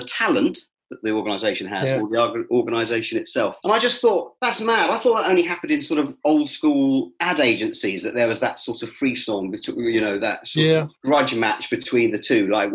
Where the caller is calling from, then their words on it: Crouch End, London, United Kingdom; Crouch End, my friend.